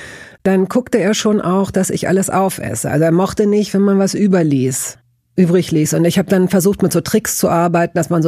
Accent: Hanover, Lower Saxony, Germany; Mein Vater war Zahnarzt, ich komme aus Hannover

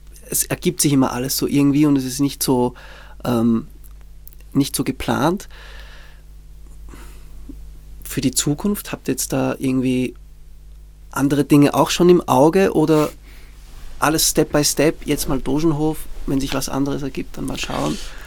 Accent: Zurich, Switzerland; Ich bin in Zürich aufgewachsen.

